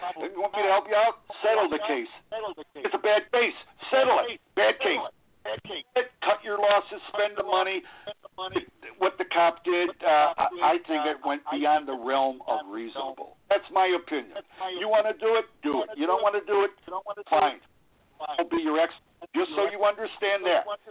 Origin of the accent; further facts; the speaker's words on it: Chicago, Illinois, United States; I grew up in Chicago. I was familiar with minorities.